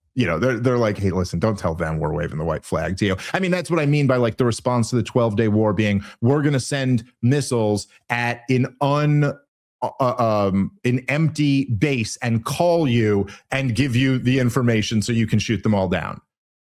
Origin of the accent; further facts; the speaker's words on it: Brooklyn, New York, United States; I got this a lot when I was a kid because I grew up in Brooklyn in the 80s and 90s